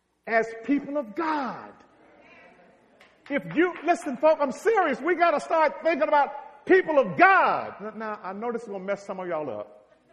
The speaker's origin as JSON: {"language": "English", "region": "Mississippi", "country": "United States", "tie": "born or raised there", "said": "I am still dealing with the fact that I grew up in Mississippi thinking that black folk were inferior."}